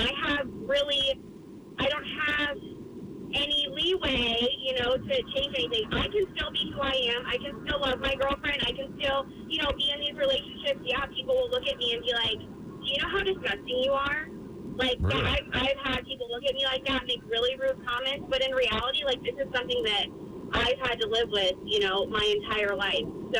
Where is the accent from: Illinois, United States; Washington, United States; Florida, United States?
Florida, United States; Plant City; I was raised in Plant City too